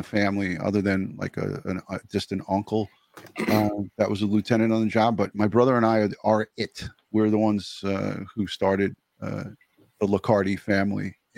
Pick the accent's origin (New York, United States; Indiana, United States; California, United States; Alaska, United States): New York, United States; You know, Mike, I'm a Long Island kid, but I grew up on the border of Queens and Nassau